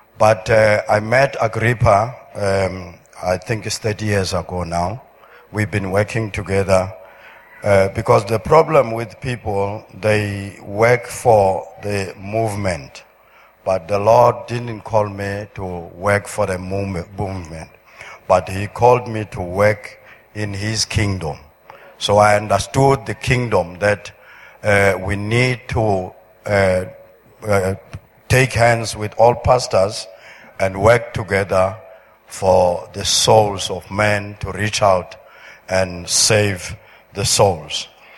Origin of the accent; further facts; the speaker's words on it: Pietermaritzburg, KwaZulu-Natal, South Africa; I come from Peter Marisbeck. That's where I come from.